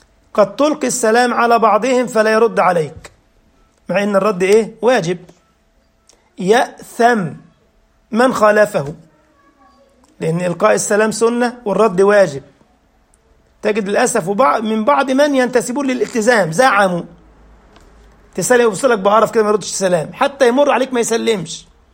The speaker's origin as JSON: {"language": "Arabic", "country": "Egypt", "lives_now": "Germany", "said": "انا من مصر، يعرفني منين؟"}